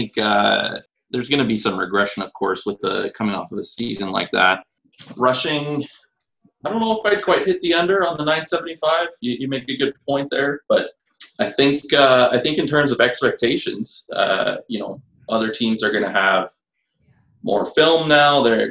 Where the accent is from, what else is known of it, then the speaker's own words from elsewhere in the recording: Winnipeg, Manitoba, Canada; I've lived in Winnipeg my whole life.